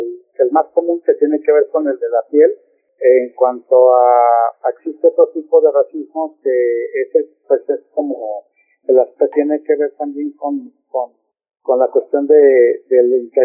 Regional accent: Mexico; todos somos mexicanos

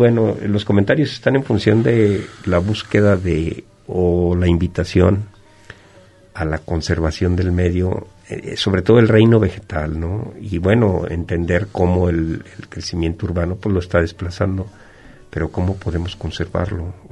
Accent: Colotlán, Jalisco, Mexico; somos originarios de Colotlán.

